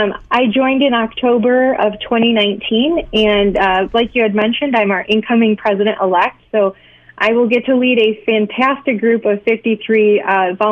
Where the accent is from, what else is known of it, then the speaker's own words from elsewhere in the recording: Rochester, New York, United States; I am a Rochester native, born and grown. I grew up in Irondequoit and graduated from West Irondequoit.